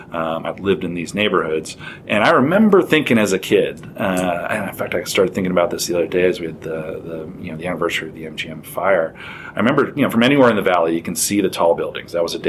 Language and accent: English; Las Vegas, Nevada, United States; that's why the neighborhoods I grew up in Las Vegas.